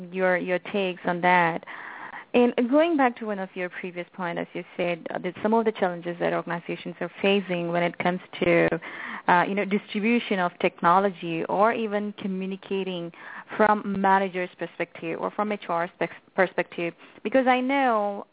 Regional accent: India; now in United States; So I'm basically coming from India

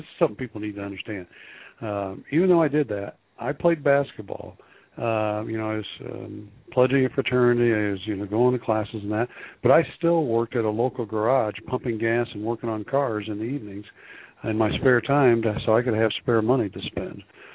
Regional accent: Fort Wayne, Indiana, United States; I was born in Indianapolis, and when I was about 10 years old, my dad was transferred to Fort Wayne.

